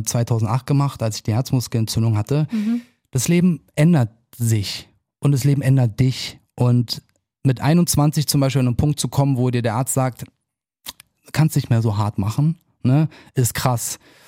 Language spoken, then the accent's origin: German; Berlin, Germany; es fiel mir damals schon nicht schwer, als Berliner nach München zu gehen